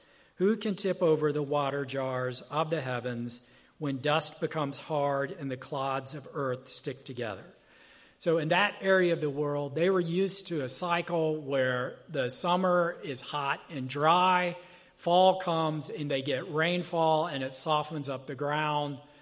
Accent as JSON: {"language": "English", "region": "the South", "country": "United States", "said": "I'm from the South, so the thing that comes to my mind is kudzu."}